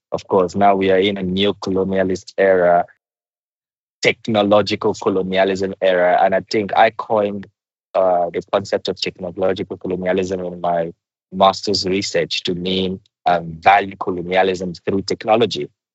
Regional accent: Nigeria; English is a second language; it was so bad in Nigeria. Like, I find it difficult to even speak my native language, because in Nigeria you have to speak English as a form of way of communicating

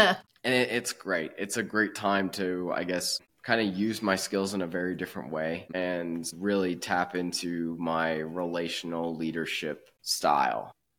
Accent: Colorado, United States; Yeah, so I grew up here in Colorado, so I was very outdoorsy.

